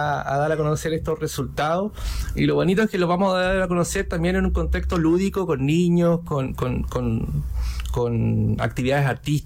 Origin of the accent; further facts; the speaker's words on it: Antofagasta, Chile; somos habitantes de Antofagasta, somos antofagastinos y antofagastinas en su mayoría los que trabajamos en escondida y habitamos este territorio